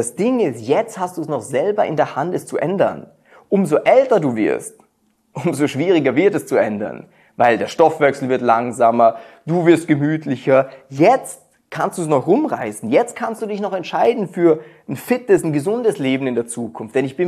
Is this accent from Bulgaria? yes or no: no; Austria; Und zwar, ich bin Österreicher und bei uns musst du dich immer noch entscheiden